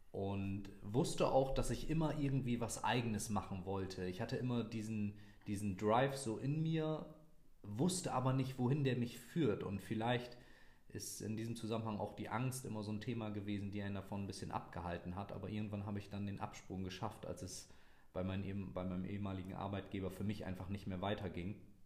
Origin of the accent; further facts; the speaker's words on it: Oldenburg, Lower Saxony, Germany; Ich komme aus Oldenburg